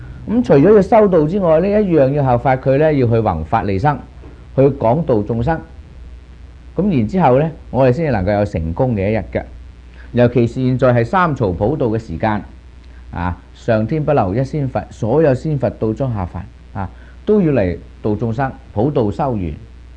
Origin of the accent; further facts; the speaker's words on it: China; 咁我哋中国人咧称十二月咧叫立月